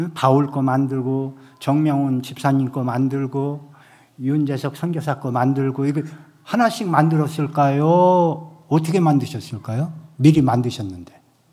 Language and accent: Korean; South Korea; 저는 하얀 쪽. 한국 사람이니까.